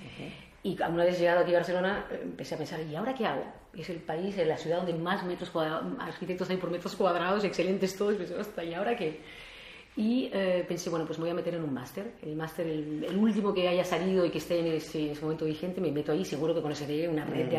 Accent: Chile; born there; also born or lived in Cuba / France; Nací en Chile. Uh-huh. Lo que pasa es que viví mucho tiempo en Cuba y luego en Francia. Uh-huh. Y mi padre es refugiado político chileno en Francia. Y por eso fue el país de acogida y donde yo hice mis estudios de arquitectura.

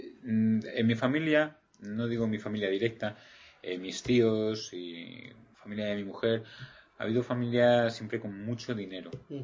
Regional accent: Madrid, Community of Madrid, Spain; moved away as an adult; Huí de Madrid. Nací y viví en Madrid durante 30 años.

